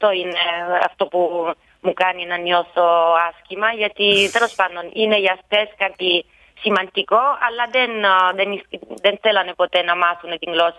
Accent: Apulia, Italy; first language Salentine dialect; Greek is a second language; τα γκρίκο δεν είναι η μητρική μου γλώσσα. Δηλαδή, στο σπίτι οι γονείς μου μιλάγανε η άλλη διάλεκτο, η σαλιντινική διάλεκτο, όπως ξέρετε είμαστε πολύ γλωσσιακοί στην Καταταλία.

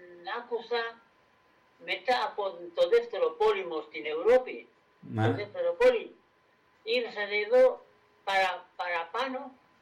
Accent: Rosario, Santa Fe, Argentina; Και εγώ είμαι από Ρωσάριο.

